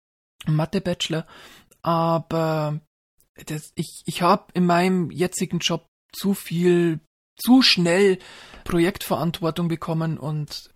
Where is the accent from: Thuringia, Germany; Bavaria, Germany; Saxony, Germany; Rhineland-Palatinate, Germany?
Bavaria, Germany; Regensburg; bin dann so wie so ein geprügelter Hund dann wieder zurückgekommen in meine Heimatstadt Regensburg